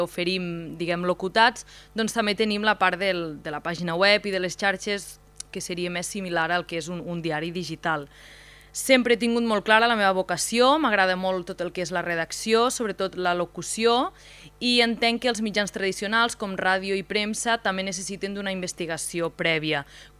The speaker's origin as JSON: {"language": "Catalan", "town": "Arbeca", "region": "Catalonia", "country": "Spain", "tie": "born or raised there", "said": "sóc d'Arbeca, tinc 25 anys, actualment no resideixo a Arbeca per qüestions de feina, però he nascut a Arbeca i sóc d'Arbeca."}